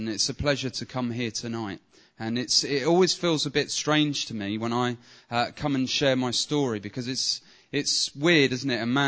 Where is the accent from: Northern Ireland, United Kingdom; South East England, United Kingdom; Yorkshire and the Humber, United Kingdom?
South East England, United Kingdom; Woking; I was brought up mainly around Woking in Surrey.